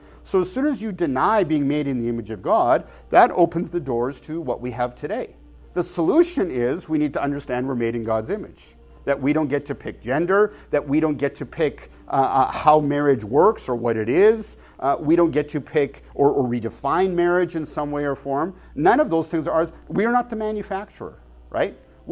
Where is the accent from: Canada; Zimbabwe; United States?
Canada; I'm Canadian. I'd be here teaching you how to run a good power play in hockey.